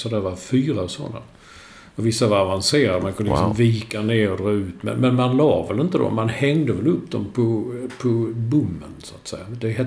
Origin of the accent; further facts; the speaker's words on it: Malmö, Skåne, Sweden; Där jag växte upp i Malmö, det var liksom ett sånt kvarter, så var det 4 gårdar till